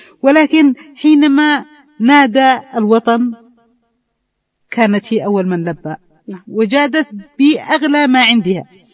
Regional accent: Yemen

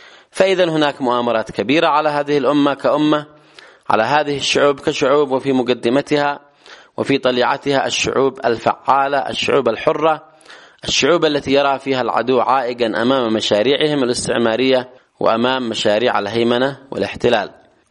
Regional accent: Yemen; ولنا نحن كيمنيين

